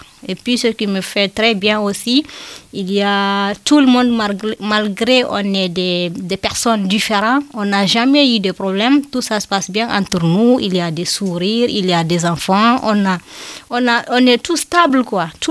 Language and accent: French; Guinea; now in France; je viens de Guinée-Conakry, je suis en France depuis 2018